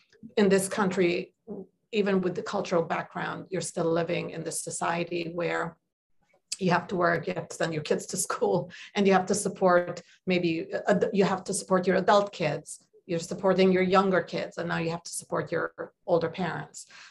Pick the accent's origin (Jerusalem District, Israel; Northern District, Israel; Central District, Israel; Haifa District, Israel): Jerusalem District, Israel; Jerusalem; I'm Armenian and I grew up in Jerusalem.